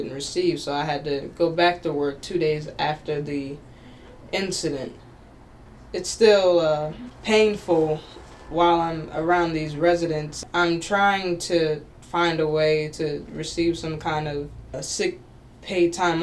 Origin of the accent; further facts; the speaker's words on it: Chester, Pennsylvania, United States; I'm from Chester, Pennsylvania, and I'm a therapeutic activities worker at a nursing home.